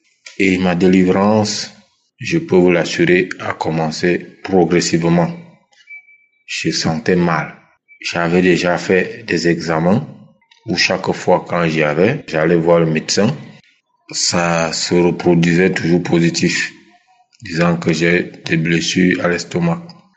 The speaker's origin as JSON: {"language": "French", "region": "Centre", "country": "Cameroon", "said": "Je suis un Camerounais vivant à Yaoundé."}